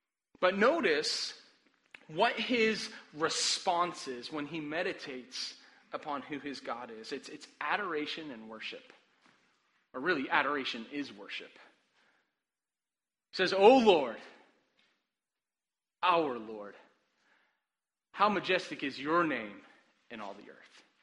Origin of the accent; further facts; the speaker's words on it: Boston, Massachusetts, United States; And I grew up in Boston, so this was a big deal.